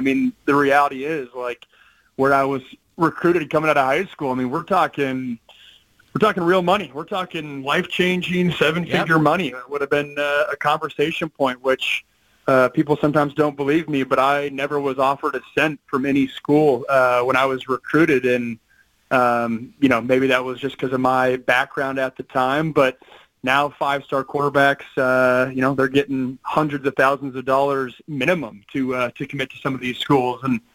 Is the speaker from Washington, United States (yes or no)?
yes; Seattle, Washington, United States; obviously I was from the Seattle area.